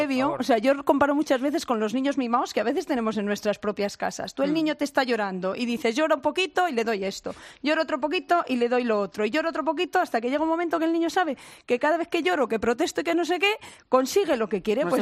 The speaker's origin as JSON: {"language": "Spanish", "town": "Guadalajara", "region": "Castilla-La Mancha", "country": "Spain", "lives_now": "Madrid, Spain", "said": "yo, como española de Guadalajara y residente en Madrid, me hubiera ofendido muchísimo."}